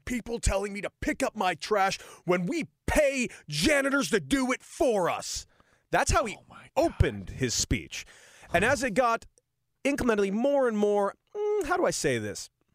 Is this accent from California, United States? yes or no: yes; Santa Monica, California, United States; So I grew up in Santa Monica, California. I went to Santa Monica High School.